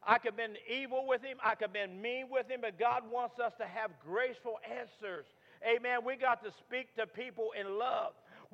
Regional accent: Indiana, United States; I used to, when I first started at the plant in Gainesville, I'm from Indiana, and I got transferred there.

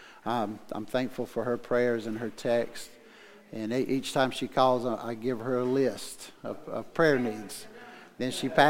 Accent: United States; well, I'm from Oconee County

